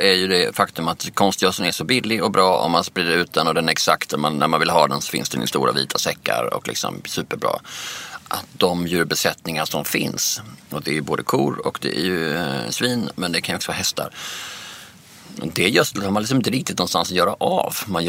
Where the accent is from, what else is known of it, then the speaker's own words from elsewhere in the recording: Skåne, Sweden; Då, som skåning, undrar jag, vad händer med ålen? Vi gillar ju att äta ål i alla former. På julbordet finns det ju fortfarande ål i Skåne.